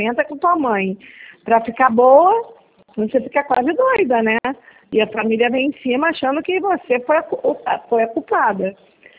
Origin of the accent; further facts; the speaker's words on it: Rio de Janeiro, Brazil; Eu sou do Rio de Janeiro, de Campo Grande do Rio de Janeiro.